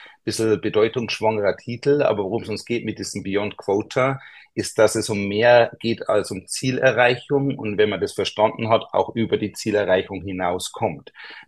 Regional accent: Passau, Bavaria, Germany; Unschwer zu hören, komme ich nicht aus Hannover oder Hamburg, sondern eher aus dem Süden Deutschlands, aus Niederbayern, aus Passau, dann relativ nah nach Österreich. Deswegen hört man auch diesen Einschlag, kann man zu Fuß rübergehen nach Österreich.

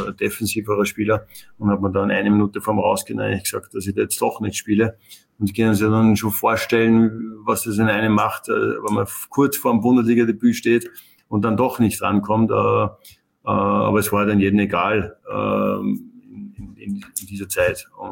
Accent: Upper Austria, Austria; now in Vienna, Austria; Wenn du als Oberösterreicher nach Wien kommst

